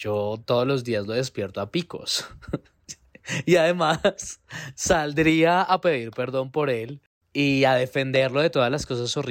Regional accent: Colombia; al momento de grabación de este capítulo, estamos en elecciones presidenciales en mi país y uno de los que compiten por la presidencia se llama Rodolfo Hernández.

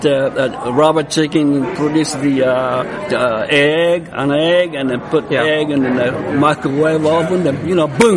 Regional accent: Tokyo, Japan; English is a second language; I'm from Tokyo, and all the way from Tokyo

